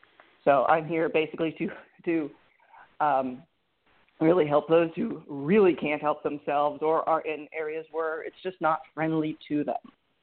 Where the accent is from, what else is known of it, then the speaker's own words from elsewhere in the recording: Florida, United States; I grew up in South Florida, which was a very liberal area. I'm currently in Georgia.